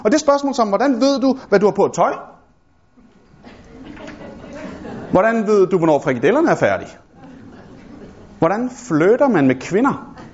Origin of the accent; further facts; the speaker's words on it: Copenhagen, Capital Region of Denmark, Denmark; jeg voksede op et sted på Vesterbro